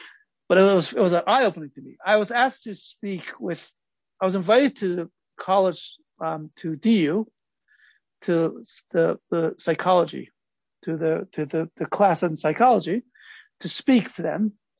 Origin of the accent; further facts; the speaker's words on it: Los Angeles, California, United States; And I grew up in Los Angeles, three blocks away from Merrill's.